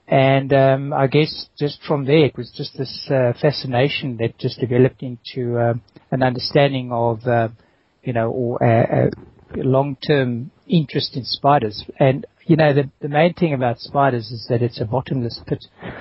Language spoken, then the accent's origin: English; Middelburg, Mpumalanga, South Africa; also born or lived in Johannesburg; mother is Afrikaans, and my father is second generation British. And I was born in Johannesburg, and we moved when I was a small baby. We moved to a town called Middelburg, where my father was a principal of a primary school.